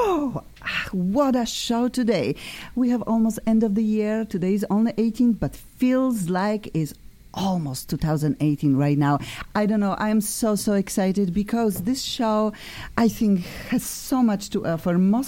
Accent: Poland; English is a second language; I am from Poland and we have a lot of shish.

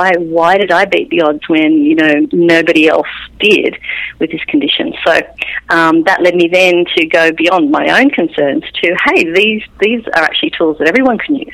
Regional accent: Braidwood, New South Wales, Australia; I come from a little country town called Braidwood.

